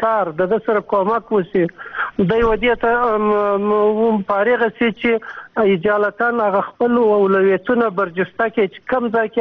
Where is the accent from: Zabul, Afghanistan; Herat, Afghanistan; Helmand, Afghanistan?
Helmand, Afghanistan; زه خپلم د هلمند یم